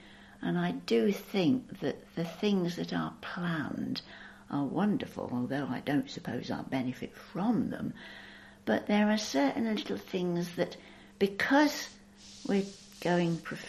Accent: Peterborough, East of England, United Kingdom; born there; I was born in 1934 in Peterborough.

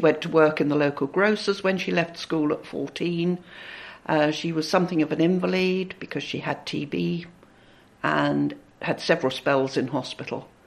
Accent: Aldershot, South East England, United Kingdom; born there; I was born in Aldershot in Hampshire in March 1947.

